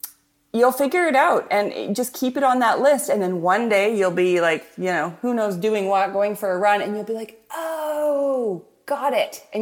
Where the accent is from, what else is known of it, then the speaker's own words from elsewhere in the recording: Canada; it's because I'm Canadian.